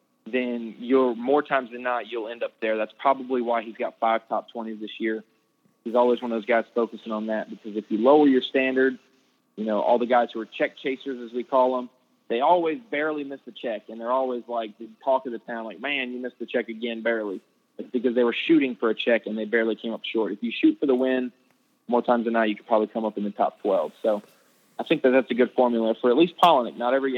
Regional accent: North Carolina, United States; I grew up on Lake Norman

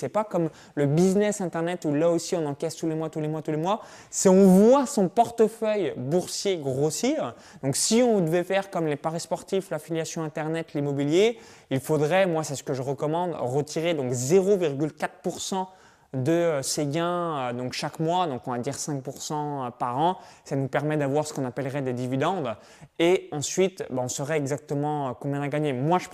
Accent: Bourgogne-Franche-Comté, France; Comme je suis natif de la Bourgogne

